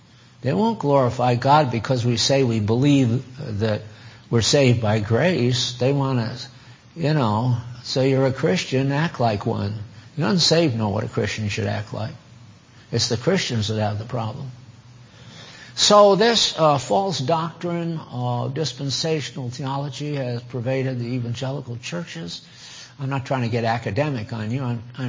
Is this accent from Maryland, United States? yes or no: no; Connecticut, United States; also born or lived in Maine; I was raised in New England. Born in Maine and raised in Connecticut.